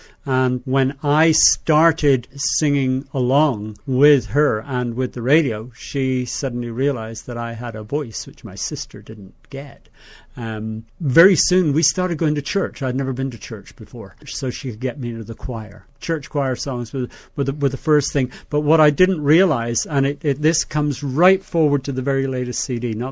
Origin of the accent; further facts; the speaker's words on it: Belfast, Northern Ireland, United Kingdom; When I was a young boy growing up in Belfast with my mother and my sister, that was our family, and my grandparents who lived just down the road